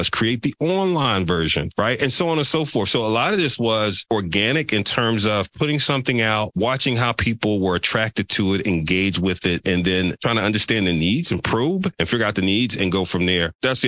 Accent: Philadelphia, Pennsylvania, United States; born and raised in Philly, one of the rougher sides of Philly

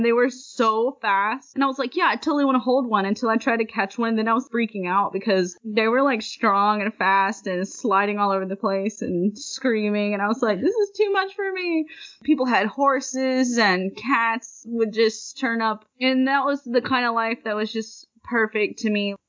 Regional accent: Bavaria, Germany; but I grew up in Germany, in Bavaria, which is the southernmost state of Germany. There's a lot of farming there. It's very heavy into agriculture. I grew up in a very small German village that consisted primarily of farmers.

